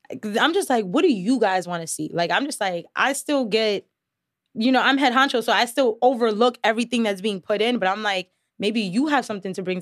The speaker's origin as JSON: {"language": "English", "town": "New York City", "region": "New York", "country": "United States", "said": "Because I feel like as a New Yorker, we go through our everyday lives of like business, business, business, got to get to the grind"}